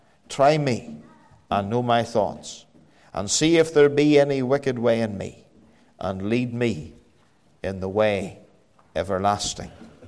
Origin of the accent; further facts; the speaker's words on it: United Kingdom; We pride ourselves as British people. Part of our Britishness, we say, is that we defend the weak.